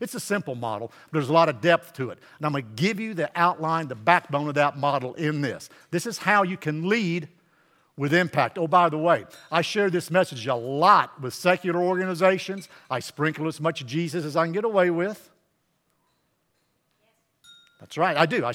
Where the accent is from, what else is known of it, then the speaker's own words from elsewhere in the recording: Bowling Green, Kentucky, United States; born there; I was born in Bowling Green. I have my bachelor's and master's from Western Kentucky University. My family is 7-8 generations deep.